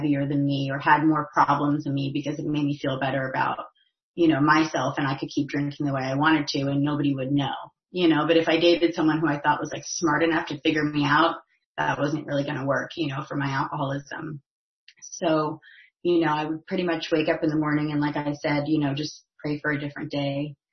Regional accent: New Jersey, United States; Cause I grew up in North Jersey. So I moved down to Charleston, to go to school.

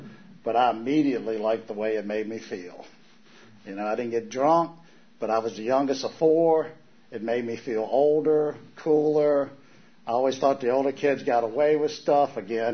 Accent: Charlottesville, Virginia, United States; And so I'm from Charlottesville originally.

